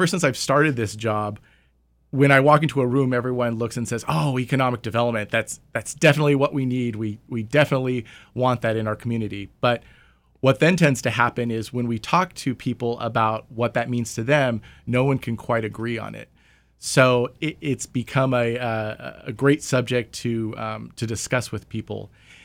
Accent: Clovis, California, United States; now in Tuolumne County, United States; So I am originally from Clovis, California. That's where I was born and raised.

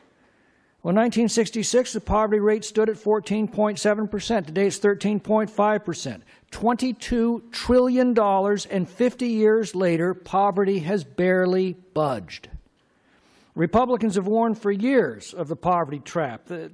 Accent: California, United States; my home state of California is again discovering

